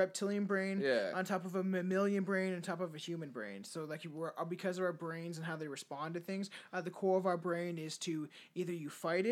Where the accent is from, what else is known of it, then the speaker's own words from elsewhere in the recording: Canada; We're Canadian.